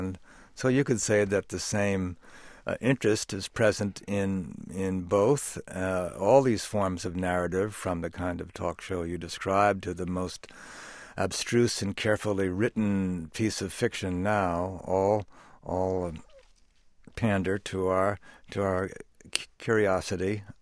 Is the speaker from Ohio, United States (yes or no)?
no; Pennsylvania, United States; there were a lot of former basketball players in my environment while growing up in Pennsylvania